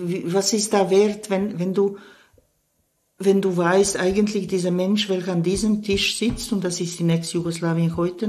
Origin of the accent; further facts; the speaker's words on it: Switzerland; ich bin Schweizer. Und in diesem Schweizer hat ein Türke Platz. Und in den Türken hat ein Schweizer Platz.